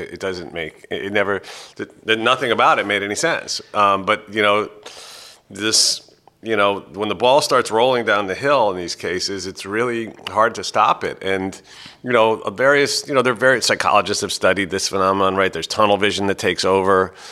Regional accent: New York City, New York, United States; born there; I was born in New York City

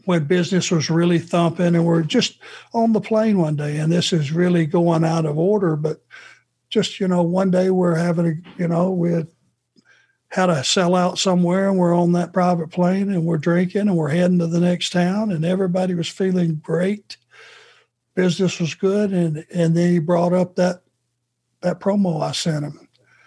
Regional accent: the South, United States; accent: Southern; I just knew a guy with my heavy Southern accent. I don't have it anymore, do I?

